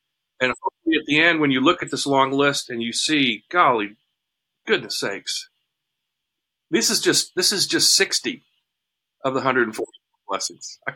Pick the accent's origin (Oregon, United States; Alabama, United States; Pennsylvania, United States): Alabama, United States; Huntsville; I'm a NASA kid, okay? I grew up in Huntsville, which is where we built the space shuttle.